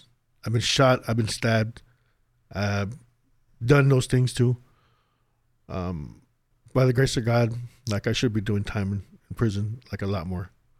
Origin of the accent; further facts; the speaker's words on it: Indio, California, United States; also born or lived in Coachella; because it was in the Coachella Valley, and growing up in Indio and Coachella.